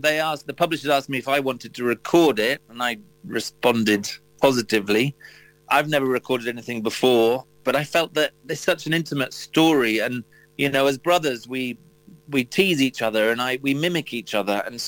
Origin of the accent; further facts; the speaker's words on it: Leeds, Yorkshire and the Humber, United Kingdom; we're from Yorkshire. We're all born in Leeds. And I haven't been to Bradford since I was 12 years old. And I'm now pushing 50.